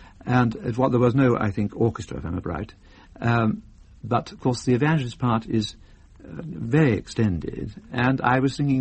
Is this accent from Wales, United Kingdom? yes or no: no; South East England, United Kingdom; I come from Sussex. I spent the first 18 years of my life in Sussex.